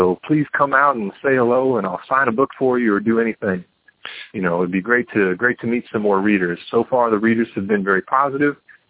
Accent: St. Louis, Missouri, United States; I'm going to be in St. Louis, which is my hometown.

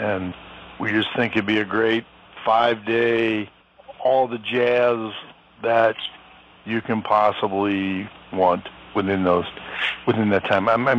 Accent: Missouri, United States; where else could three guys from Missouri get together in a jazz show? So we are all from Missouri.

